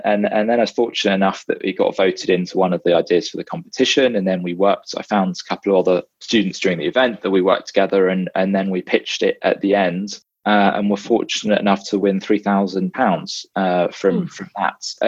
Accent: United Kingdom; as a Brit and a kind of a domestic student

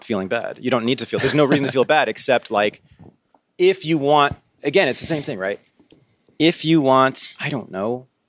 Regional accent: United States; because I'm an American. I was born here, even though I have all these critiques of it.

